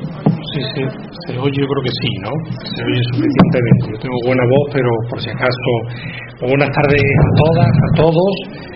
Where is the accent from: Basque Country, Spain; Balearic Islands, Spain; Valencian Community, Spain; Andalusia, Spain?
Andalusia, Spain; Huelva; also born or lived in Tenerife; soy jesuita, originario de Huelva, nacido en Tenerife, siempre lo digo por honor a mi madre, porque toda mi familia materna es canaria y mi abuela materna además era de la isla de La Palma.